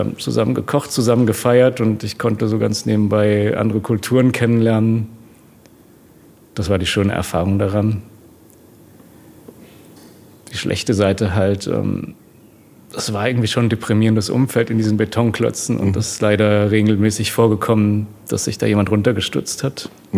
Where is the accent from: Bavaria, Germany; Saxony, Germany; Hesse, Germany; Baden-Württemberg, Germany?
Hesse, Germany; Frankfurt; Also ich bin tatsächlich am Stadtrand groß geworden, da wo es Richtung Bad Homburg geht, schon langsam den Taunus rauf. Und da ging es sehr dörflich zu.